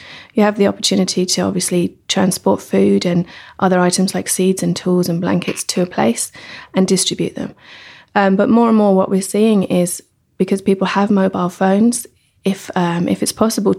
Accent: England, United Kingdom; moved away as an adult; now in Dublin, Ireland; I'm English, but I've lived here in Dublin since 2001. And I moved over to do a master's and to look for work here.

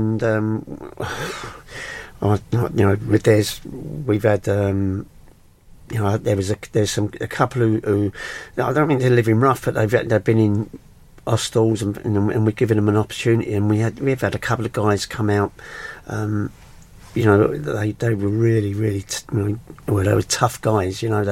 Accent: Stockwell, London, United Kingdom; I'm a London boy myself. I was born in Stockwell, and you know, I was in London for 21 years

